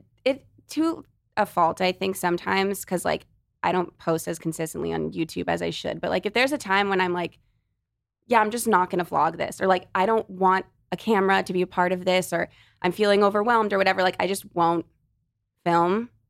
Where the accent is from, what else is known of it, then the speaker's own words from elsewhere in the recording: Los Angeles, California, United States; Here in LA.